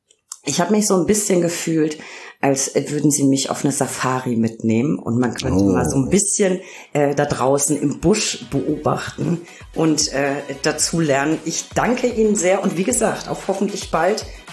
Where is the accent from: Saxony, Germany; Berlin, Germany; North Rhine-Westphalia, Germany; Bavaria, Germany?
Bavaria, Germany; Ich liebe meinen Heimatdialekt. Ich komme aus Franken, also auch Weingegend.